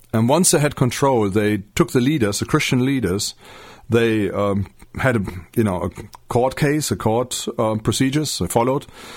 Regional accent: North Rhine-Westphalia, Germany; I know there's one place in Münster. This is near my hometown in Germany.

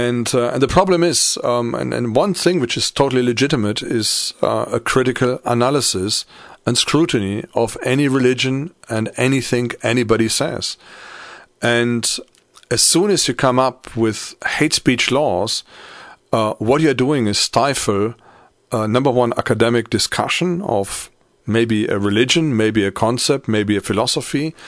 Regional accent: Paderborn, North Rhine-Westphalia, Germany; So a couple of guys in my hometown, they thought about this, and they wanted to open up the internet freely to anybody in Paderborn.

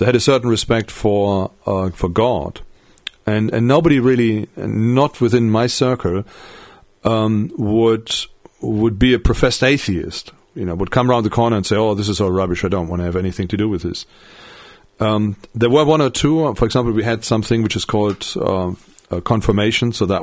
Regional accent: Paderborn, North Rhine-Westphalia, Germany; I sort of remember sort of going down Paderborn, where, you know, downtown, where my hometown is, and obviously now I'm just a visitor.

